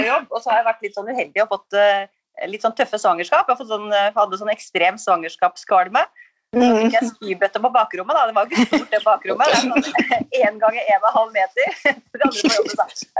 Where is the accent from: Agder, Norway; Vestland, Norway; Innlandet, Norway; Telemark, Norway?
Innlandet, Norway; Skjåk; jeg er fra Sjåk oppe i Gudbrandsdalen, så jeg savnet litt livet på landet.